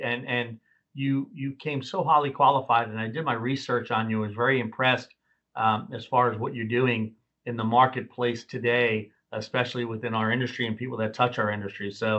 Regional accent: New York, United States; accent: New York; also born or lived in Monroe / Orlando; When I first was in Monroe, I had a very thick New York accent. And 6 years later, when I moved from Monroe to Orlando, I was talking like this, and my friends were making fun of me.

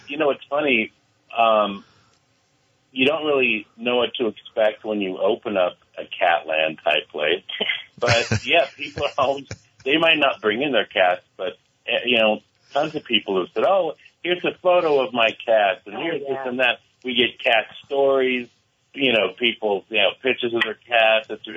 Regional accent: San Diego, California, United States; moved away; we're from San Diego, so we got here a year ago.

